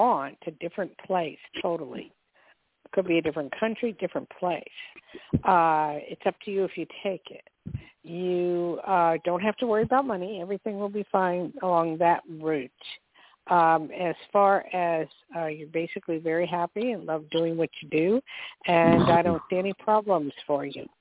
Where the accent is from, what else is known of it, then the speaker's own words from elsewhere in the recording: New Jersey, United States; also born or lived in New York; I'm from Jersey, and I have a hard time with the accent as well sometimes.